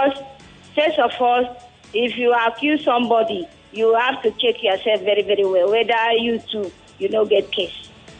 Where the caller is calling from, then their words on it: Agbado, Lagos, Nigeria; I'm calling from Agbado.